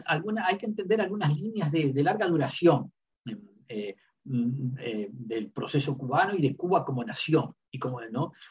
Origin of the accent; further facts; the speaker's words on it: Uruguay; Como diplomáticos acreditados, bueno, como uruguayos, ese proceso?